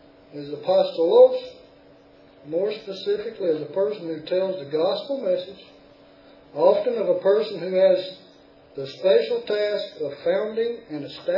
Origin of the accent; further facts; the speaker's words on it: the South, United States; I'm a Southerner. A Southern Greek, how about that?